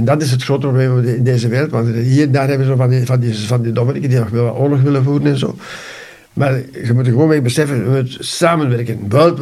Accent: Noordwijk, Flanders, Belgium; Als men vraagt van waar ben je, zeg ik altijd Noordwijk, zeg nooit Herentals.

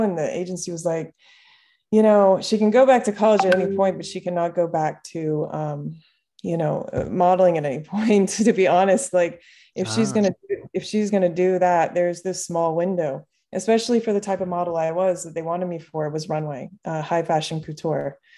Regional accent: Bahamas; Well, I grew up in the Bahamas. I was born here, and I got into modeling.

